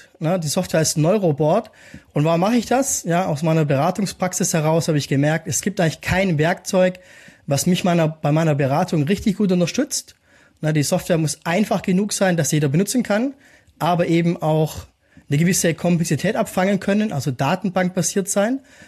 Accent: Baden-Württemberg, Germany; wie man am Nachnamen schon hört, bin ich ein Schwabe, bin Teilzeit-Weingärtner und Gründer meiner Organisationsberatung Strukturpartner und ich wohne mit meiner Family hier im schönen Fellbach bei Stuttgart.

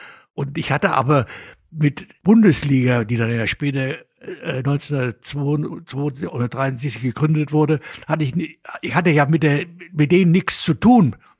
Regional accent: Dresden, Saxony, Germany; ich bin in Dresden auch groß geworden.

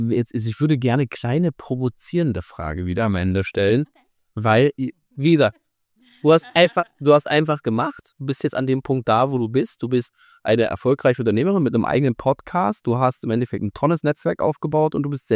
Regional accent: Germany; Es ist so, als Deutscher, weil so, ja. Ich dachte, wir wären schon viel, viel weiter.

